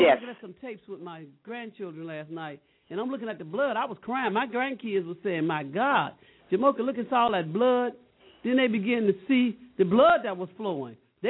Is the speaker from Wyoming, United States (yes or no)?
no; Alabama, United States; We're from Alabama together.